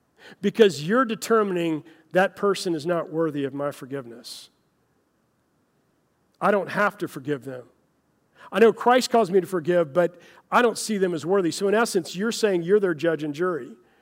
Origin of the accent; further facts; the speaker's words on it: Florida, United States; my wife and I grew up in Florida, but I was in Texas in seminary.